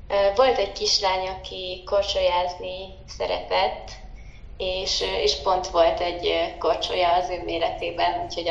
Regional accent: Mukachevo, Zakarpattia Oblast, Ukraine; moved away as an adult; now in Budapest, Hungary; Munkácsról, Kárpátaljáról, Munkácsról származom. Most 5. éve élek Budapesten

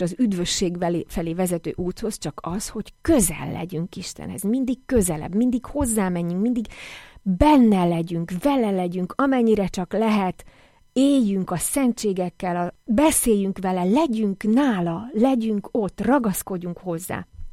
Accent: Upper Hungary, Slovakia; és felvidékiként abszolút beleírtam, lettem ebbe a közegbe

